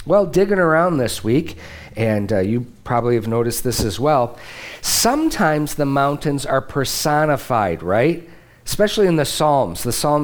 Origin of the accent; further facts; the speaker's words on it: Michigan, United States; Deb and I are flatlanders from Michigan, from the Midwest. We know quite a bit about water because we're from the Great Lakes state.